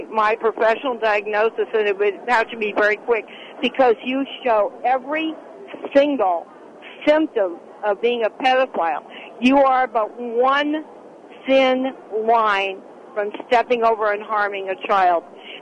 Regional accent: Santa Monica, California, United States; Oh, I grew up in Santa Monica.

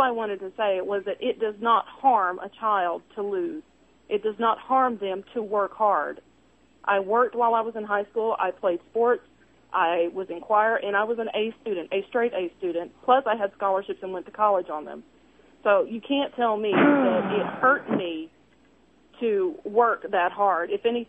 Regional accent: Texas, United States; I'm from Texas, thank you.

